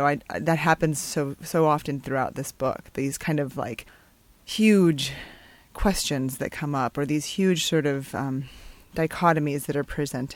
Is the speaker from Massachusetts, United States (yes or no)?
no; New Mexico, United States; now in Austin, United States; I grew up in southern New Mexico and live in Austin, Texas, and I have lived here since graduat